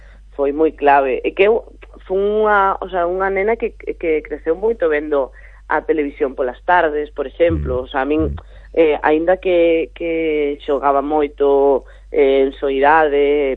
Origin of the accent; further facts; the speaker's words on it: Galicia, Spain; now in Madrid, Spain; mira, eu son galega